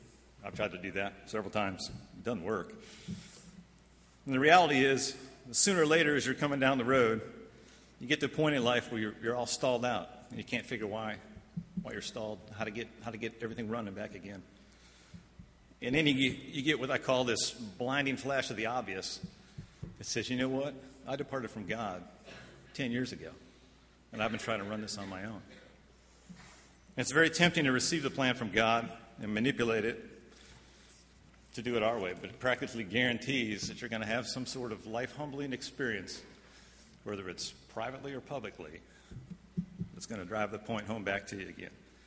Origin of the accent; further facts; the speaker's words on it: Michigan, United States; I came from Michigan down to Texas.